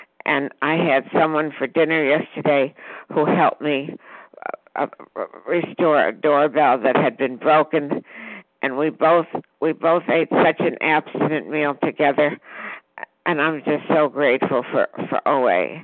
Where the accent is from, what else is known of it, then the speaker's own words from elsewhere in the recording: Virginia Beach, Virginia, United States; I'm from Virginia Beach, Virginia.